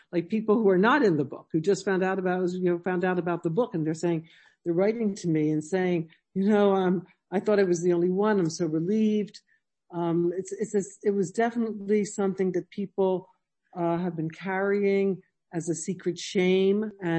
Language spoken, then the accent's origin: English; New Jersey, United States; born there; I was born in 1948 in New Jersey, in America, to second-generation American parents who had no direct contact with the Holocaust.